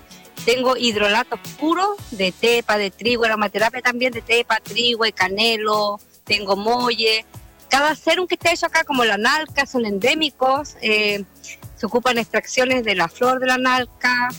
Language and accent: Spanish; Pucatrihue, Los Lagos, Chile; Bueno, yo soy de Pucatrihue.